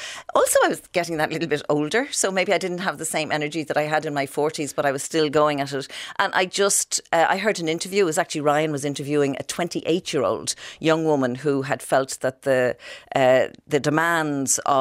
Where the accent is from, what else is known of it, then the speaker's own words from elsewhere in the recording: Clondalkin, Leinster, Ireland; I love Clondalkin. I taught in Clondalkin. I was born, bred and buttered in Clondalkin.